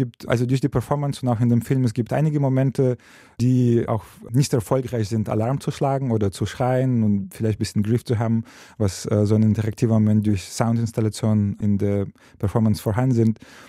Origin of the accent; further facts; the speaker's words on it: Kherson, Kherson Oblast, Ukraine; German is a second language; Und das hier ist eine sehr bestimmte Schiffsfabrik, die sehr stark meine Heimatstadt Cherson geprägt hat.